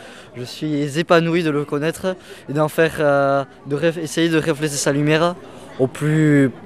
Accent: Ustaritz, Nouvelle-Aquitaine, France; je suis de Ustaritz, dans la paroisse d'Ustaritz.

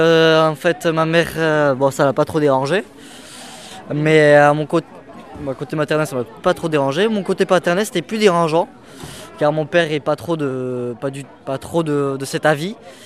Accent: Ustaritz, Nouvelle-Aquitaine, France; je suis de Ustaritz, dans la paroisse d'Ustaritz.

